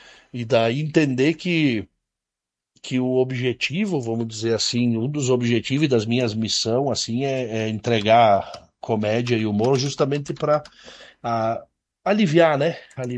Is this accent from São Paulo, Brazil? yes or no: no; Bento Gonçalves, Rio Grande do Sul, Brazil; Eu sou cria da indústria também, sou aqui de Bento, me criei dentro do chão de fábrica